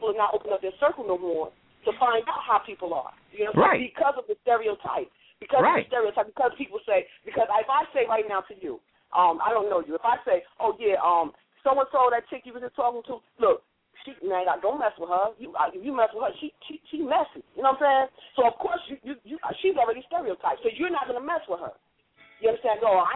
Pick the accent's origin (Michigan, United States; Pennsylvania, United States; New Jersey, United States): New Jersey, United States; I live in North Carolina now. I'm originally from New Jersey.